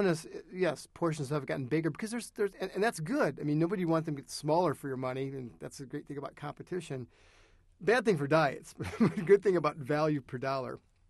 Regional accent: Iowa, United States; I was raised in Iowa in sort of farmland

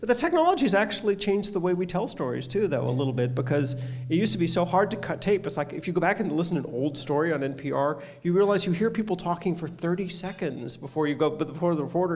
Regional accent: California, United States; I grew up in California, actually.

